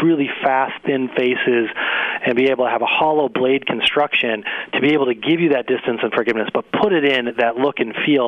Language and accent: English; Minnesota, United States; I grew up in Minnesota